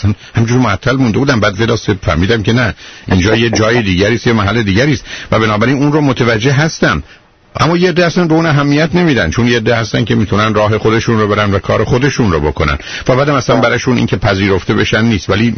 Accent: Iran; به عنوان یه ایرانی

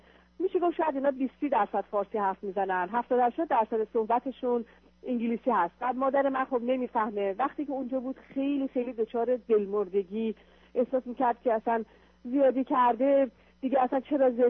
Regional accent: Iran; moved away as an adult; now in United States; من 41 سالم هست. همسرم 42 سالشه. ما 2 سال پیش از ایران به امریکا اومدیم و در شرق امریکا زندگی میکنیم. با گرین کارت اومدیم.

